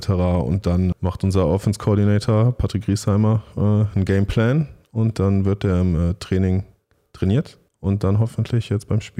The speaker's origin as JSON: {"language": "German", "town": "Düsseldorf", "region": "North Rhine-Westphalia", "country": "Germany", "said": "Da muss ich ja eigentlich als Düsseldorfer jetzt sagen, dass Barcelona gewinnt."}